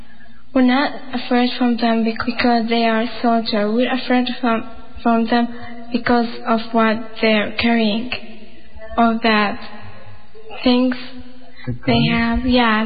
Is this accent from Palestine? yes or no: yes; Palestine; English is a second language; It's not like growing up in another place.